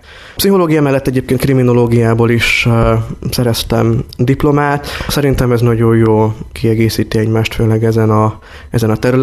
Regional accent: Kiskunhalas, Bács-Kiskun, Hungary; Nagyon sok szállal kötődöm Halashoz, hiszen itt születtem, itt voltam óvodás, általános iskolás, gimis, és még a mai napig is rendszeresen hazajárok ide.

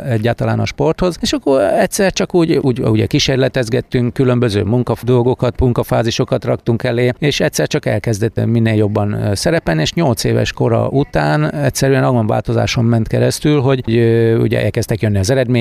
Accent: Kiskunhalas, Bács-Kiskun, Hungary; én is ízig-véri kiskunhalasi vagyok, én is a város szülötte vagyok, igaz, hogy voltak évek, amikor ugye távol voltam a várostól, de hazatértem.

